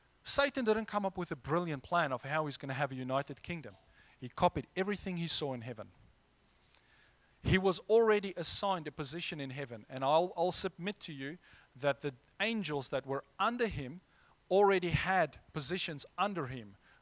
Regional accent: Free State, South Africa; I grew up with South Sotho's, where I grew up in South Africa in the Eastern Free State. Our local black people there, they were the Basotho's, the South Sotho's. And I actually spoke South Sotho fluently years ago now.

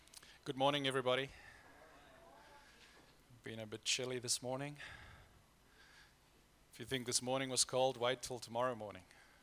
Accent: Free State, South Africa; where I grew up in the Eastern Free State, in the Highveld in South Africa, it's fairly flat. You've got hills, but they're these soft kind of hills.

